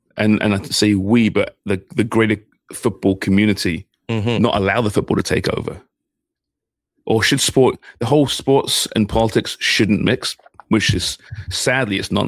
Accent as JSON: {"language": "English", "country": "Canada", "said": "As a Canadian, we cannot support them in any sporting endeavor."}